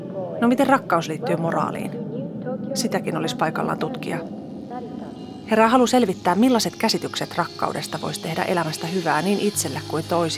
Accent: Helsinki, Uusimaa, Finland; Itse olen tutussa kotikaupungissani Helsingissä

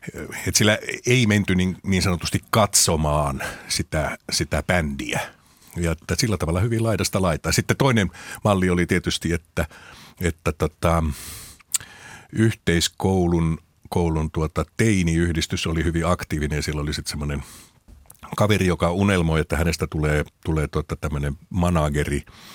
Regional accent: Outokumpu, North Karelia, Finland; No mä olen syntynyt ja kasvanut Outokummussa, joka on Pohjois-Karjalaa.

